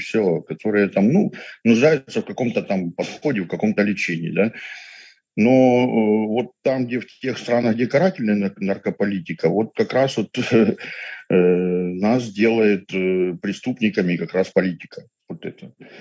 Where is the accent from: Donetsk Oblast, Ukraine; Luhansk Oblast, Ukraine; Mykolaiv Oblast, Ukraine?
Luhansk Oblast, Ukraine; Luhansk; moved away as an adult; Да, я родился и жил в Луганске. И как-то так думал, что я буду там всегда жить, у меня там была квартира, работа, и все хорошо.